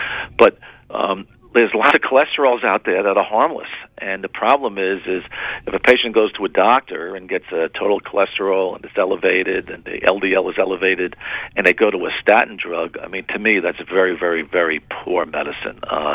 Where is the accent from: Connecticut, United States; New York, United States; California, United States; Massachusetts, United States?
Connecticut, United States; I come from Connecticut, and I was involved with a Framingham study years ago